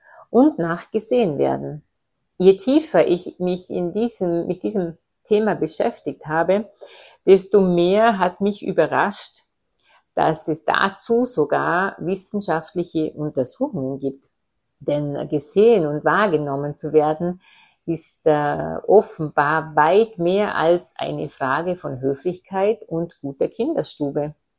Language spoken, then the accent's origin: German; Austria; wie im entgegengesetzten Teil von Österreich, wo ich herkomme